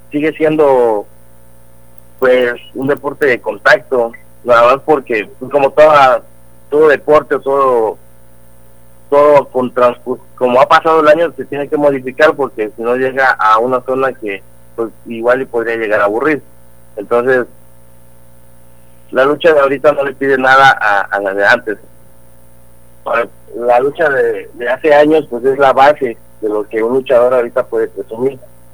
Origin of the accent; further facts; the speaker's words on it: Veracruz, Mexico; Soy de Veracruz, he ido a Tabasco, he ido a Campeche, a varios municipios de aquí del estado de Veracruz